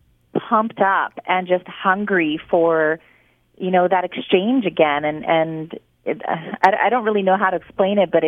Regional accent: Dauphin, Manitoba, Canada; I shot that video in my hometown of Dauphin

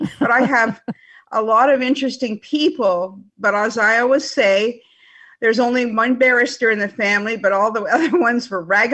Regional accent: Canada; also born or lived in Bay Area, United States; I am Canadian. I lived in the Bay Area for about 15 years, and I was still Canadian. I'm proud to be Canadian

